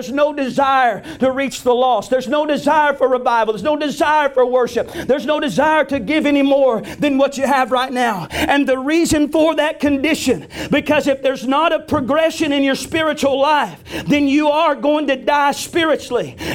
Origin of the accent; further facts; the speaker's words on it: the South, United States; You know, I know I'm from the South, and Pentecost is a more of a rich thing down there.